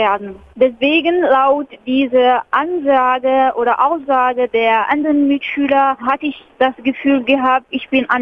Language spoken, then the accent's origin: German; Algeria; German is a second language; now in Germany; Ich komme aus Algerien und Algerien hat eigene Kultur und Deutschland hat auch eigene Kultur.